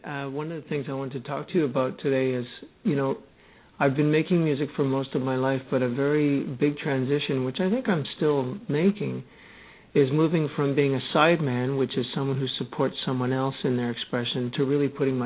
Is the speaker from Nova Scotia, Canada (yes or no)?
no; Montreal, Quebec, Canada; born there; now in Vancouver, Canada; No, actually, I was born in Montreal, and I moved to Vancouver in October of 92.